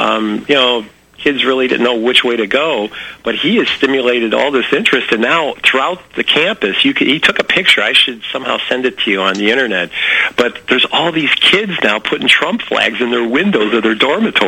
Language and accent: English; Illinois, United States; I'm originally from Illinois